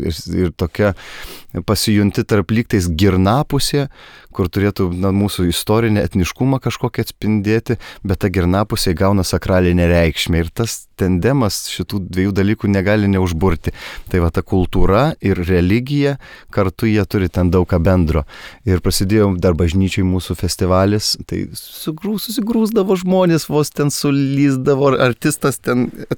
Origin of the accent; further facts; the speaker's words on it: Kėdainiai, Kaunas County, Lithuania; mes iš Kėdainių krašto, ne iš vidurio Lietuvos abu kilimo.